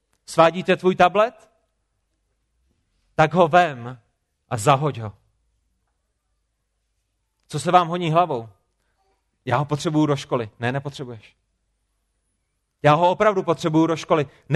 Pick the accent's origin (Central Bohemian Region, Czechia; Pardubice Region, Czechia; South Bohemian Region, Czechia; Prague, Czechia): Prague, Czechia; Já jsem z Prahy a rozdělával jsem oheň